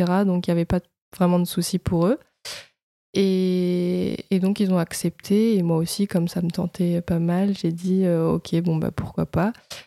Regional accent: Paris, Île-de-France, France; born there; j'ai 22 ans et je suis née à Paris et je suis d'origine chinoise.

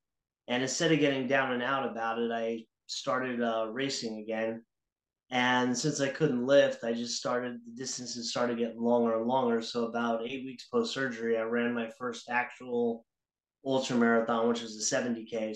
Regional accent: Long Island, New York, United States; I'm from Long Island, New York.

